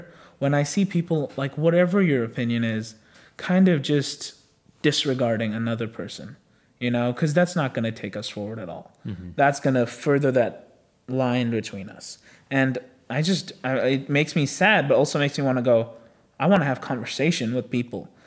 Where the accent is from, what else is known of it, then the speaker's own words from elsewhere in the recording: India; Because I was growing up in India and back home